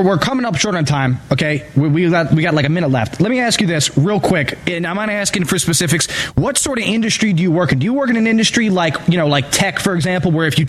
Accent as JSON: {"language": "English", "region": "New York", "country": "United States", "said": "I mean, I'm an American, of course, but I view myself as a New Yorker, but I can't live there anymore."}